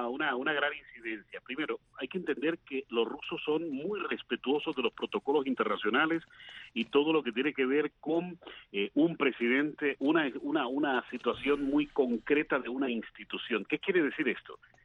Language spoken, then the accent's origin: Spanish; Colombia; eso se llama en mi tierra, en Colombia, río revuelto, ganancia de pescadores.